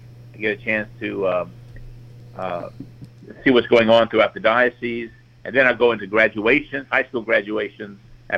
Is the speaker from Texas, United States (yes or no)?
yes; Dallas, Texas, United States; And, of course, I come from Dallas that has a huge fundraiser every year